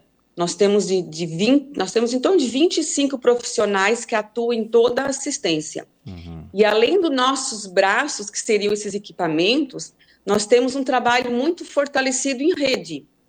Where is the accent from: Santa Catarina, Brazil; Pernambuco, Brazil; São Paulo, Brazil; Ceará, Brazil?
Santa Catarina, Brazil; Morro da Fumaça; sou da terra, sou de Mouro da Fumaça.